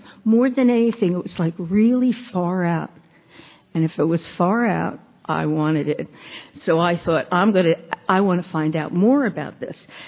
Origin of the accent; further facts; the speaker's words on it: New York, United States; now in Long Island, United States; we moved out to Long Island, because I came from New York, as Kristen said.